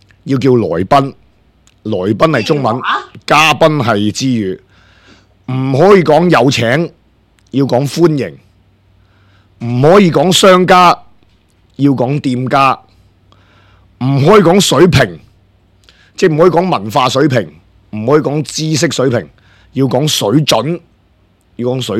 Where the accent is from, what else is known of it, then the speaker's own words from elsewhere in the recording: Hong Kong; 我哋香港人睇嘅时候，我哋觉得好捻奇葩